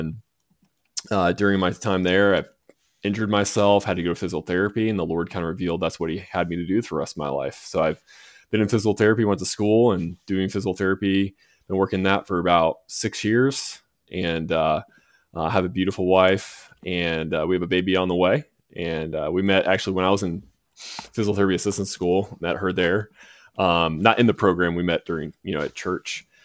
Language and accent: English; Georgia, United States; I grew up in Georgia.